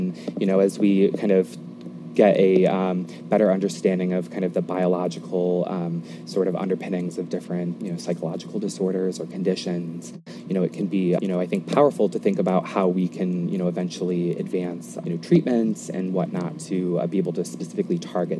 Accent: Connecticut, United States; specialty clinic on the Institute of Living's campus in Hartford, Connecticut. So I was able to go back to my home state for my post-bac, which was really nice to reconnect with my family and friends.

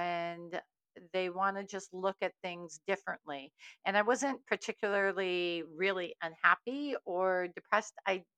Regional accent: Minnesota, United States; now in California, United States; I was born in California, grew up in Minnesota, and then came right back to California after college at Carleton College

